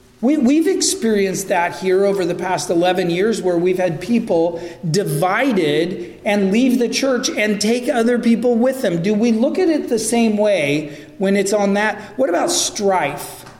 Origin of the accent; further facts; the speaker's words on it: West Coast, United States; You guys know that I grew up on the West Coast. I grew up in a region that is known for being the epicenter of the Wiccan New Age movement.